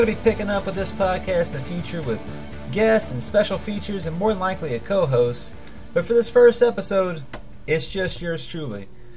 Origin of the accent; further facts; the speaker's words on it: Atlanta, Georgia, United States; now in Texas, United States; I'm from Atlanta, Georgia, originally, but I've lived in Texas for so long now that I'm pretty much just a Texan by this point.